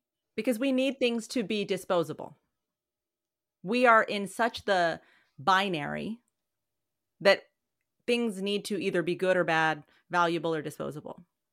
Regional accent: Colorado, United States; I grew up in Colorado for, you know, the formative part of my younger years.

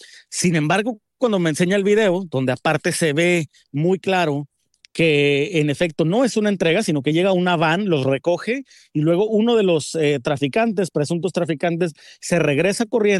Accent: Mexico; no nos cabe duda como mexicanos que tiene que haber participación de la autoridad estadounidense

